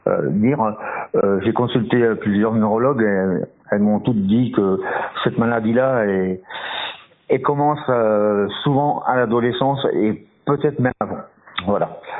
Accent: Pays de la Loire, France; born there; je suis à la retraite, j'ai 62 ans. Je suis né à Saint-Germain-de-Coulles-la-Mer dans la Mayenne. Voilà. J'ai commencé à travailler dans la Mayenne, je suis venu en Sarthe, j'ai suivi ma compagne

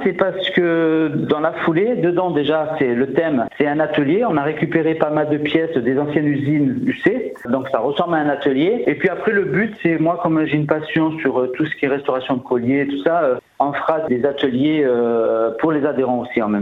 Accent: south of France, France; Nous, on vient du Midi.

